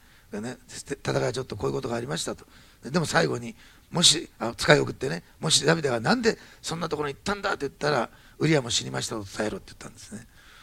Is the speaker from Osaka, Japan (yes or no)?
yes; Osaka, Japan; born there; moved away as an adult; 大阪生まれですけど東京行った時ですね、浪人時代から行って